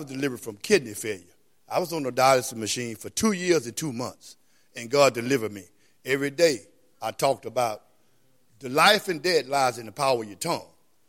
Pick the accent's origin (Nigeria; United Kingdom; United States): United States; Houston, Texas; We are my driver from Houston, Texas, and we go state to state and deliver.